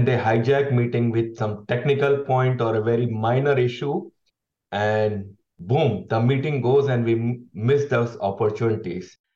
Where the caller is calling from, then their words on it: The Hague, South Holland, Netherlands; I'm calling from Den Haag, Netherlands.